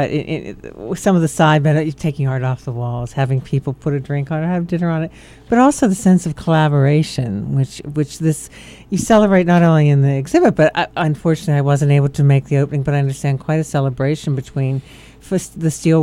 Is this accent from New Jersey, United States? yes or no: no; Homestead, Pennsylvania, United States; I'm from Homestead in Pittsburgh, and where my grandfather labored in the steel mills is now paved over for a parking lot for a mall.